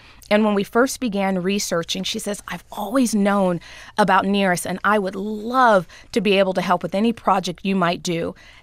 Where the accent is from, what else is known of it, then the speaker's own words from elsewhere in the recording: Tennessee, United States; born and raised in Tennessee.